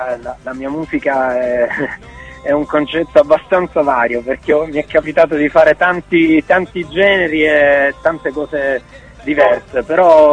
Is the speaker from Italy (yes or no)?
yes; Apulia, Italy; si sente un po' della mia terra, no? Del Salento